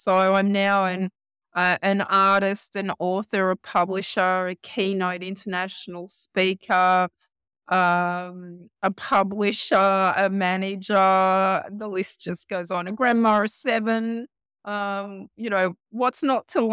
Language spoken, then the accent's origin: English; Geelong, Victoria, Australia; I'm from Geelong, Victoria.